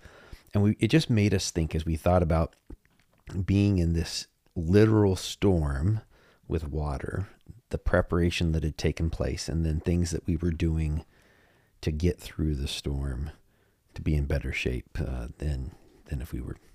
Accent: Washington, United States; So, you know, we're from Washington State.

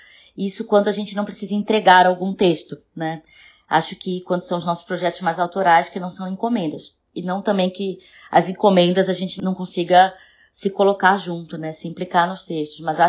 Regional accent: Pará, Brazil; now in São Paulo, Brazil; Eu sou paraense. Já moro em São Paulo há alguns anos, vim para cá trabalhar com publicidade

